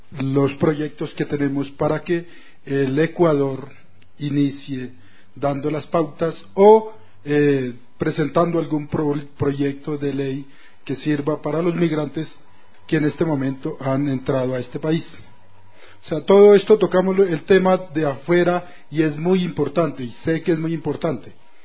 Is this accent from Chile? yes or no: no; Colombia; Yo soy colombiano.